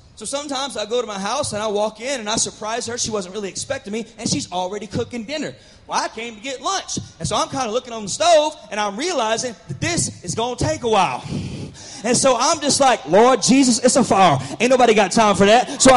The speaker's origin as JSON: {"language": "English", "region": "the South", "country": "United States", "said": "I'm from the South, y'all."}